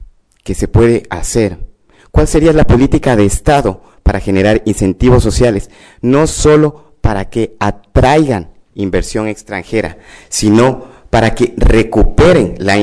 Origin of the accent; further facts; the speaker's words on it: Ecuador; now in Shanghai, China; lo que uno siente como ecuatoriano, estar lejos de su hogar. Ahora Shanghái es nuestra casa. Pues nuestro hogar está en Ecuador.